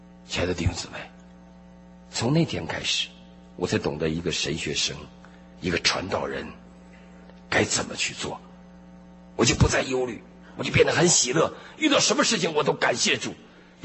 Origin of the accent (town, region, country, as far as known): China